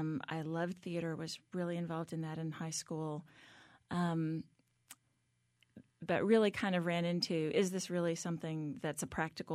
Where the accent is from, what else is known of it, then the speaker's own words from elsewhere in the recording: Hillsboro, Texas, United States; growing up in Hillsboro, my dad was on the city council and was mayor pro tem and was on the first Main Street board. Hillsboro was one of the pilot cities in Texas.